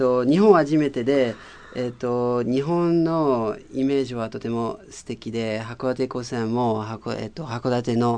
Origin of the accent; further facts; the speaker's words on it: Brest, Brittany, France; Japanese is a second language; now in Hakodate, Japan; フランスのブルターニュ地方、ブレスト市の出身です。今まではアメリカ、イタリア、スイスとスペインで旅行したり、遊んだり、教えたり、5年前から日本で埼玉県